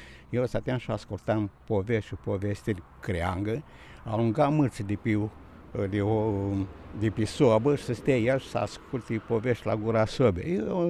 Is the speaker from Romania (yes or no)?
yes; Luncani, Romania; born there; la Luncani, sus pe deal, care e un monument istoric, vechi, foarte frumos.